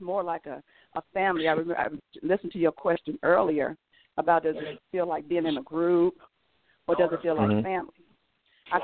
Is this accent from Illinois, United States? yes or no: yes; Chicago, Illinois, United States; now in Atlanta, United States; Well, I'm originally from Chicago. I live in Atlanta now, and I've been there for almost 30 years, but I do go home a lot.